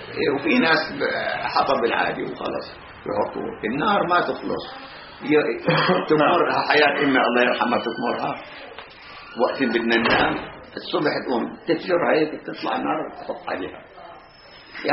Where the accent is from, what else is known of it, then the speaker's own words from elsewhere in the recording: Palestine; moved away; والله سنتين طلعنا من فلسطين